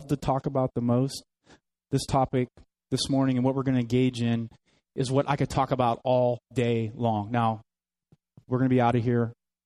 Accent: Nashville, Tennessee, United States; But I am from Nashville, Tennessee, for those of you who don't know.

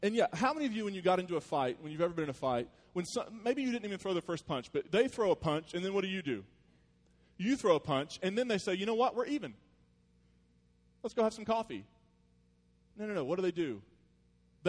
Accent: United States; I'm from Hatfield, McCoy country

